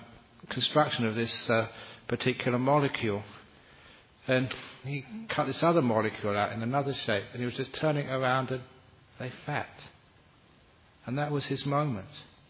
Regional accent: Cambridge, East of England, United Kingdom; Because I was from Cambridge, I thought that'd be a nice thing to watch.

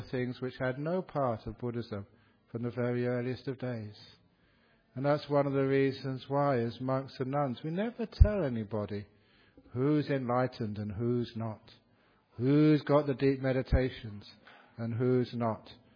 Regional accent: Australia; I said, "Oh, I'm from Australia."

